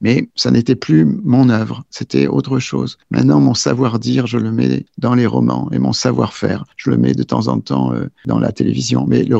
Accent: France; now in United States; Moi, j'étais juste un émigré, comme ceux qui sont pourchassés en ce moment. Je venais de France, je n'étais pas natif de là-bas.

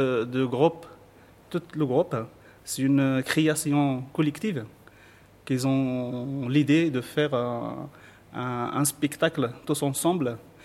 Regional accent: Morocco; En fait, on est tous des Marocains.

